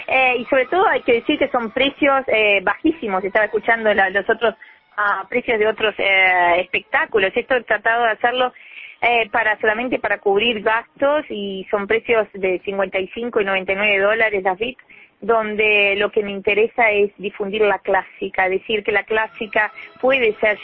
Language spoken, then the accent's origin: Spanish; Maldonado, Uruguay; yo soy de acá de Maldonado